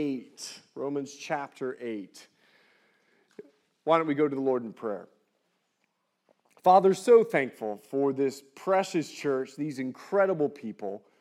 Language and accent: English; Bahamas; now in California, United States; I grew up in the Bahamas. You know my story. And so I'm trying to raise my son to do the very same thing. Now, we've moved to California.